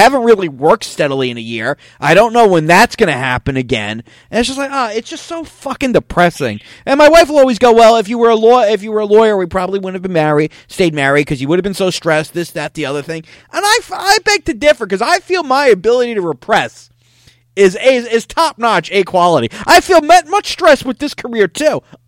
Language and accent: English; New Jersey, United States; because where I grew up in Jersey was so expensive.